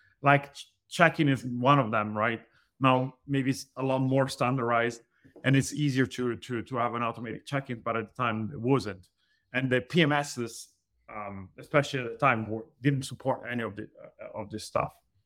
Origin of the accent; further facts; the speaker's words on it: Italy; moved away; Well, I was born and raised in Italy. I moved here about 14 years ago now.